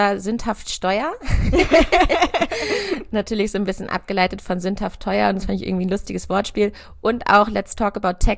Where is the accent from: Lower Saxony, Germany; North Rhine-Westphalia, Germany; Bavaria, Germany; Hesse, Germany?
Lower Saxony, Germany; Hanover; Ich komme aus der Nähe von Hannover